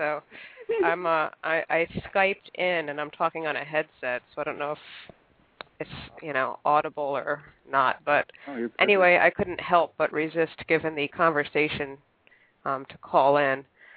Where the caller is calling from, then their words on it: Brussels, Brussels-Capital Region, Belgium; I'm calling from Brussels, Belgium.